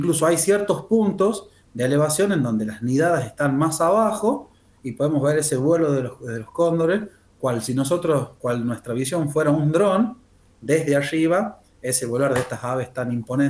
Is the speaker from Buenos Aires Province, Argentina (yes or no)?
no; La Rioja, Argentina; muy orgullosos como riojanos y argentinos de poder tenerlo